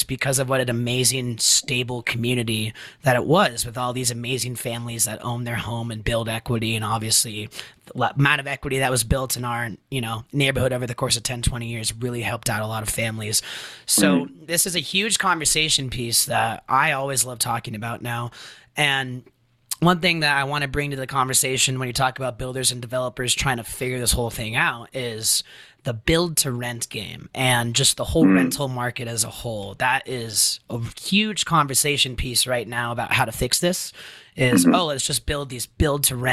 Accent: Santa Clarita, California, United States; I mean, you know, you and me, Alec, we grew up in Santa Clarita, which is like an amazing community in Northern LA.

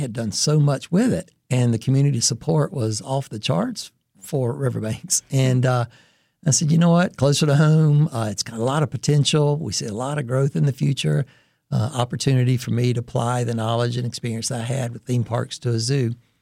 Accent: Rock Hill, South Carolina, United States; Just to give you a quick background, so I grew up in Rock Hill, about an hour from here. I usually say Charlotte in case anybody doesn't know where Rock Hill is.

